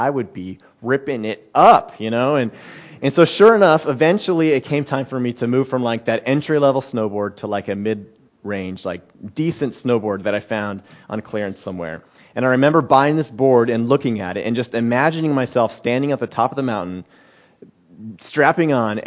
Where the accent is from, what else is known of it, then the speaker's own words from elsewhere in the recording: Colorado, United States; Well, I grew up in Colorado.